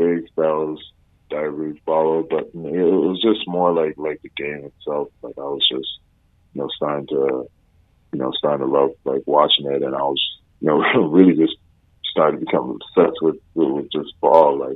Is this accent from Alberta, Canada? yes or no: no; Montreal, Quebec, Canada; since, you know, I was from Montreal, so we only go up to the 11th grade